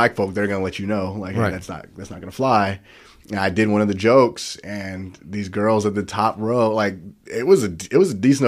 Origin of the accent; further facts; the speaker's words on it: Columbus, Ohio, United States; Like I grew up in Columbus, Ohio, and around Mexican dudes